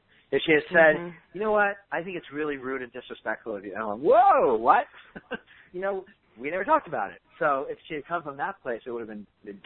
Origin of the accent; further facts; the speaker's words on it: New York, United States; I'm a very touchy guy anyway. I'm from New York and big family.